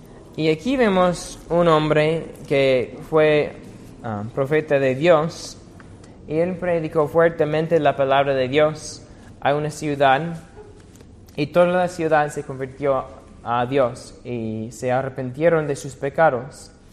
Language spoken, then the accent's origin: Spanish; United States; Por ejemplo, yo vengo de Estados Unidos y hay mucho énfasis en la libertad e independencia.